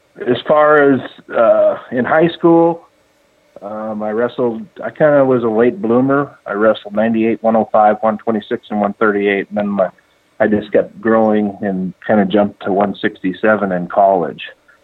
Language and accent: English; Oshkosh, Wisconsin, United States; ended up transferring back to the University of Wisconsin-Oshkosh, which was my hometown.